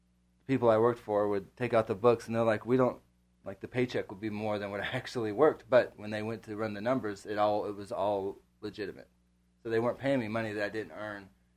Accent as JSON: {"language": "English", "region": "South Carolina", "country": "United States", "said": "I traveled to South Carolina because I'm from South Carolina."}